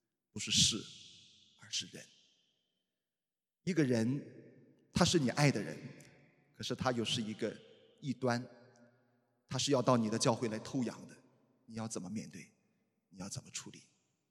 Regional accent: Shandong, China; 我们山东人的规矩送这个女孩子出嫁

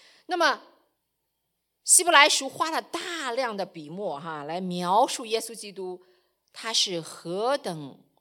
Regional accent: China; now in Canada; 我就说我是中国人，虽然我入了籍了加拿大，我是中国人，

